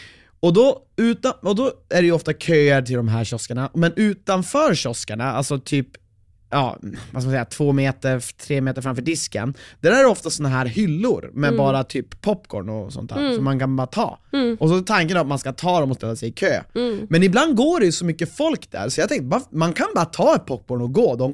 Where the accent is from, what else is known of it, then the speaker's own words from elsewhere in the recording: Vindeln, Västerbotten County, Sweden; now in Stockholm, Sweden; de människor jag har känt längst kommer ju från Umeå och Vindeln där jag är från.